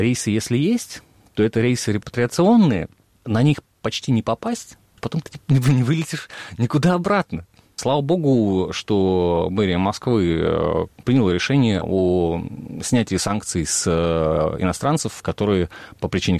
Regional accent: Almaty, Kazakhstan; А я уже родился, да, в Казахстане, так что для меня родина не Тогучин, не Сахалин, а Алма-Ата.

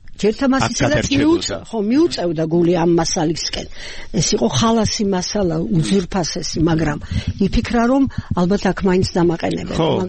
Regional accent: Sukhumi, Abkhazia, Georgia; მე წარმოშობით სოხუმიდან ვარ და უნივერსიტეტი იყო ჩემთვის ძალიან მნიშვნელოვანი რაღაცა

